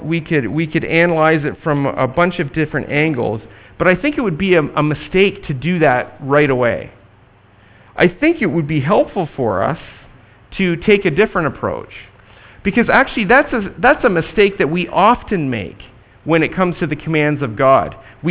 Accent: United States; I'm an American, for goodness sake. I'm proud to be an American, where at least in theory I'm free.

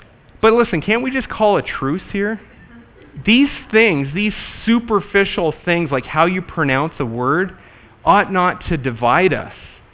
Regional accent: Canada; Now, being Canadian, I am particularly sensitive to these verses because I know how it is.

